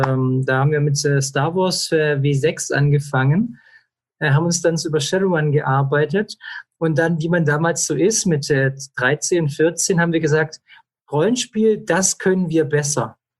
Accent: Esslingen, Baden-Württemberg, Germany; Also ich bin aufgewachsen in Esslingen in der Plinsauer Vorstadt und bin dort im Kindergarten gewesen

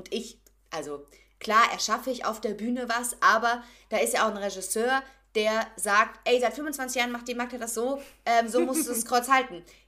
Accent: Rhineland, Germany; ich komme aus dem Rheinland, da würde man Kathi sagen.

